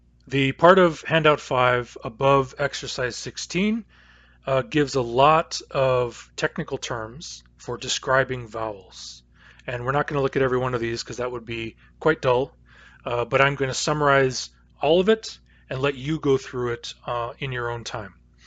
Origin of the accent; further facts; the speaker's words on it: United States; I grew up in the United States, I say dune.